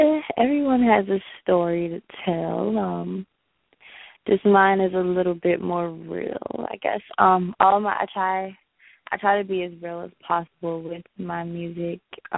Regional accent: Washington, District of Columbia, United States; I am from Washington, D.C. Awesome. But my family is from Barbados. So I say I'm from Barbados a lot, but I'm not. I was born in the States.

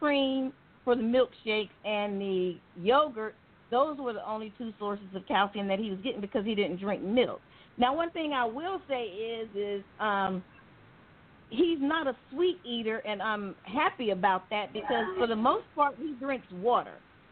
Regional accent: Mississippi, United States; being that I'm from Mississippi and my husband is not from here, we don't have any family here.

